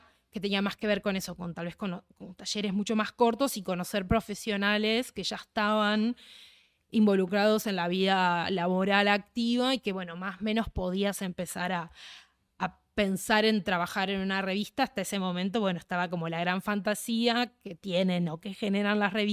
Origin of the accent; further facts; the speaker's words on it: Santa Fe, Argentina; moved away as an adult; now in Buenos Aires, Argentina; yo me vine a vivir a Buenos Aires, soy santafesina.